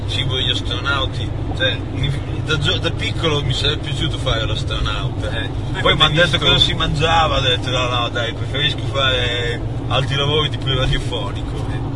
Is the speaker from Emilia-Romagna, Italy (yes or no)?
yes; Emilia-Romagna, Italy; è vero che veniamo dalla Romagna, che è un posto dove effettivamente non si mangia male.